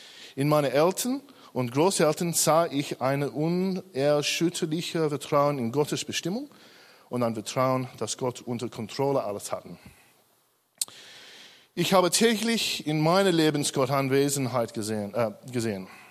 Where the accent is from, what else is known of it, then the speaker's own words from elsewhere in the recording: Sydney, New South Wales, Australia; German is a second language; moved away; Meine Familie und ich komme aus Sydney.